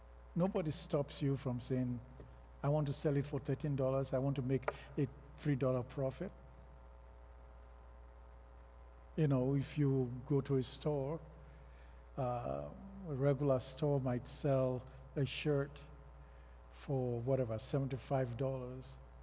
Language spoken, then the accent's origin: English; Nigeria; Growing up in Nigeria, you go to the market, and let's say you are going to buy a cup or some rice.